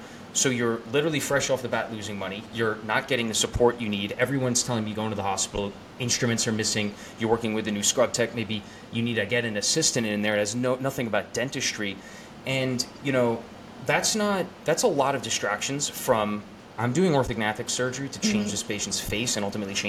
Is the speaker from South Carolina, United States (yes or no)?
no; New York, United States; moving from my apartment in Manhattan, Kips Bay, to the house I grew up in on Long Island, but, like, you know, my dad's here, and it's like a full house.